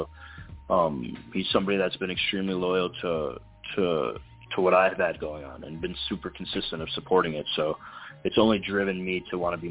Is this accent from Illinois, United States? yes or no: yes; Illinois, United States; now in Arizona, United States; You gotta understand. I'm from Illinois. So